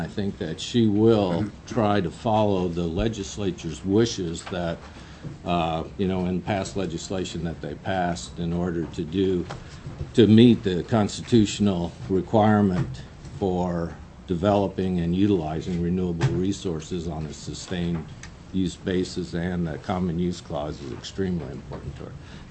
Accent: Palmer, Alaska, United States; I'm from Palmer.

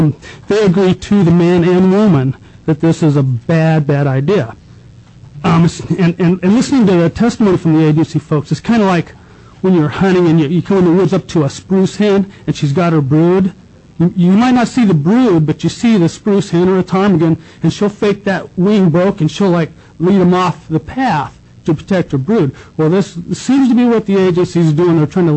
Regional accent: Alaska, United States; I'm from the Susitna Valley, north of Wasilla. I was born in the territory, longtime resident.

